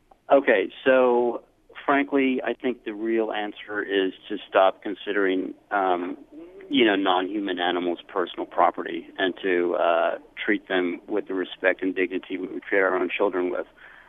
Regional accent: Illinois, United States; So I am from the South Side. I love the South Side. I live in California right now.

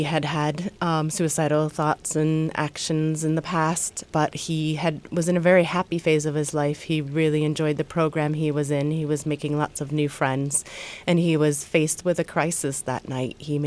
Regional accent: England, United Kingdom; now in United States; I grew up in England and I didn't have to worry about gun safety for my children.

